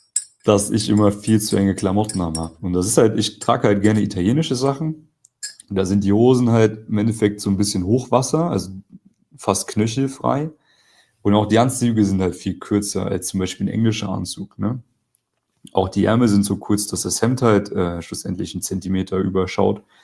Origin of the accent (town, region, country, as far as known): East Germany, Germany